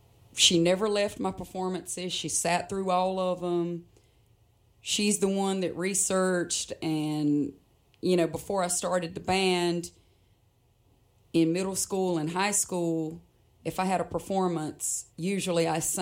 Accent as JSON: {"language": "English", "region": "North Carolina", "country": "United States", "tie": "born or raised there", "said": "So I grew up on Helland Drive in a two-story log cabin. And growing up, my father's career, which my parents are, you know, they were still married, but his career, like a lot of men in Robeson County, was to work away from home"}